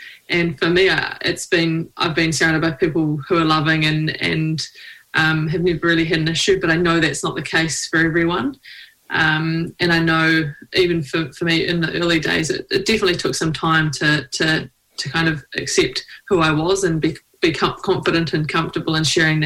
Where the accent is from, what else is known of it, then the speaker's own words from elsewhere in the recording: New Zealand; So I'm a rower from New Zealand.